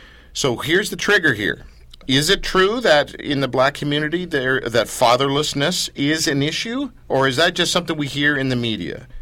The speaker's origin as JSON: {"language": "English", "country": "Canada", "said": "We're Canadian. We're polite. We're nice."}